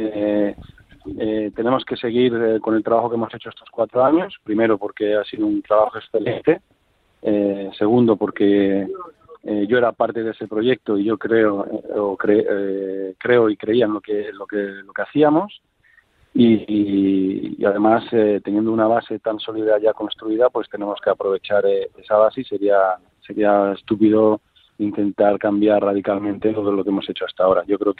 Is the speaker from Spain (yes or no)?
yes; Spain; ahora mismo somos cuatro entrenadores españoles en la liga.